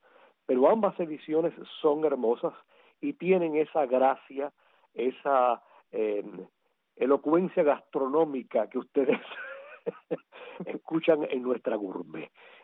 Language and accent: Spanish; Palma Soriano, Santiago de Cuba, Cuba; moved away; Yo recuerdo que en Palma Soriano, de donde soy yo, ese fue mi pueblo, que recorrí muchas veces siendo niño